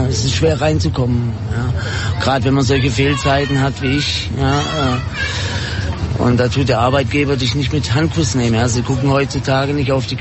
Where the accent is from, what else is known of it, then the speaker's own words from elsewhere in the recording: Kassel, Hesse, Germany; Ich komme nicht aus Frankfurt übrigens. Ja, ich bin aus Kassel normalerweise.